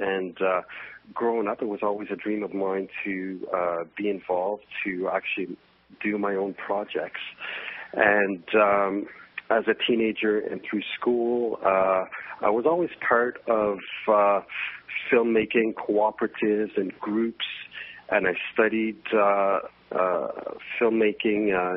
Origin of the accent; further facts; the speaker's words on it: Quebec, Canada; first language French; English is a second language; I'm from Canada. I come from a small town in northern Quebec. So French is my first language. I'm French Canadian.